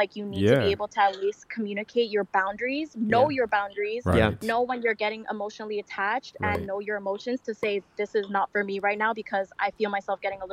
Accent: Toronto, Ontario, Canada

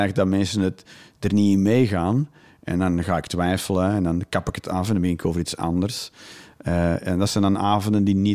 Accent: Flanders, Belgium; now in Netherlands; En dus ja, als Vlaming in Nederland... Een paar keer wel flink met mijn bek gegaan.

